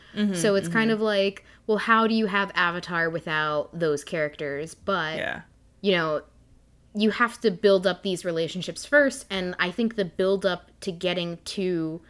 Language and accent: English; Stamford, Connecticut, United States; I feel like growing up, we all, like, at least in Stanford, we were all like, oh my god, Aang is from Stanford.